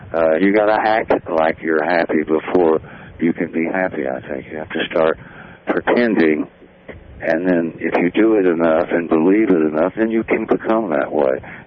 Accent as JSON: {"language": "English", "town": "Abilene", "region": "Texas", "country": "United States", "tie": "born or raised there", "said": "taught growing up in Abilene in a farm and ranch community down there"}